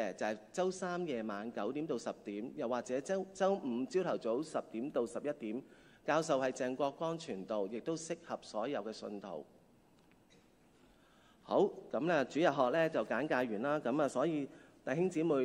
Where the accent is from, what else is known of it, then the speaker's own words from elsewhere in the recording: Hong Kong; 因為我們香港人非常之忙碌